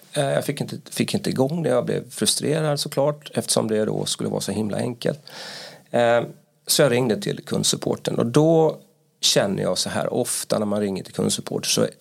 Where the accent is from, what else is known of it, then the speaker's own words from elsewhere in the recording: Halmstad, Halland County, Sweden; now in Stockholm, Sweden; jag kommer från Halmstad. Kanske kommer höras på min dialekt.